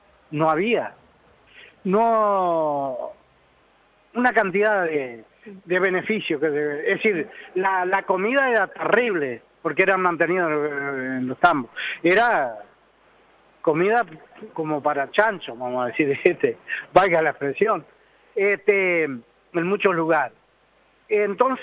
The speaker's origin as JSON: {"language": "Spanish", "town": "Cardal", "region": "Florida", "country": "Uruguay", "tie": "born or raised there", "said": "yo soy de Cardal, departamento de Florida."}